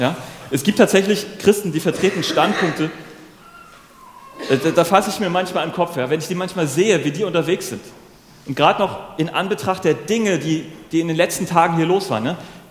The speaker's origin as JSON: {"language": "German", "region": "North Sea coast", "country": "Germany", "tie": "born or raised there", "said": "ich bin ja an der Nordsee aufgewachsen"}